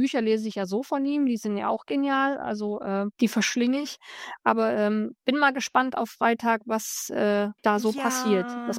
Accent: Thuringia, Germany; die lebt irgendwo im Thüringer Wald. Auch in meiner Heimat.

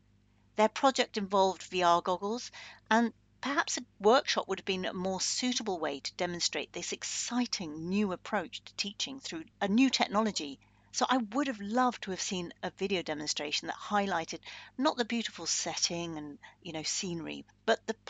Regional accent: United Kingdom; Well, I am British, so a perfect choice for me.

